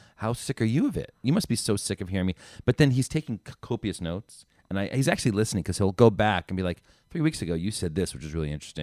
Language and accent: English; New Jersey, United States; I'm from Jersey. I know where it is.